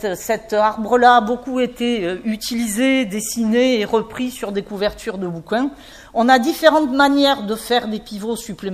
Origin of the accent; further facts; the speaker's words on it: Montpellier, Occitanie, France; allant de zones bien sèches d'où je viens, vous avez entendu avec mon petit accent, que je ne sais pas de cacher, donc de la garrigue de la région Montpellier-Rennes au bord de la Méditerranée